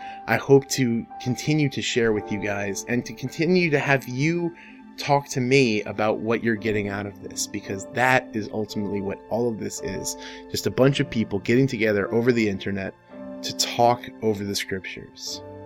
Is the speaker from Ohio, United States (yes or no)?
no; New Jersey, United States; She's from New York. I'm from New Jersey.